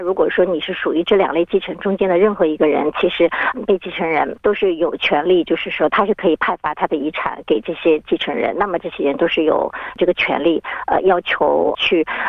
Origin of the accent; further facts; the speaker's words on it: China; 因为大多数的我们中国人用的可能 Facebook 不是太多